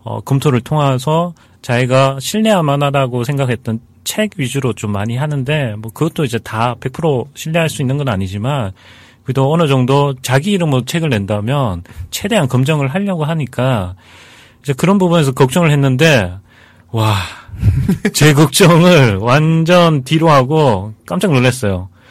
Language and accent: Korean; South Korea; 어차피 우리도 한국 사람이고